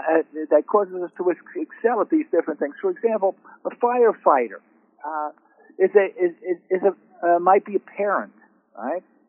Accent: Brooklyn, New York, United States; I'm from Fauci's neighborhood, by the way, in Brooklyn.

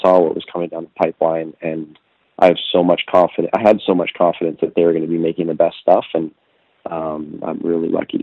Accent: Stanford, California, United States; I was born in the Stanford Hospital. Mom and dad both went there. My aunt, uncle, grandpa had a little bit of legacy. I grew up playing the Stanford golf course

